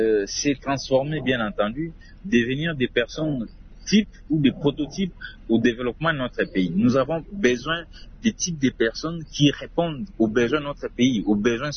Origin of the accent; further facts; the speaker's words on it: DR Congo; on est Congolais, on appartient à une nation qui est la République démocratique du Congo.